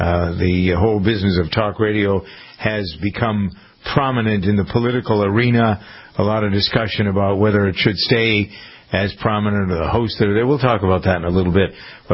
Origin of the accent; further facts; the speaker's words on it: Boston, Massachusetts, United States; talking about the people that I grew up with in Boston.